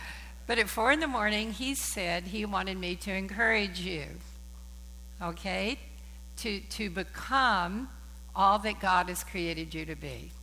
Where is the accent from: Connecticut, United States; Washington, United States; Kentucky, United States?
Kentucky, United States; I grew up in Appalachia in eastern Kentucky. There was a lot of poverty around me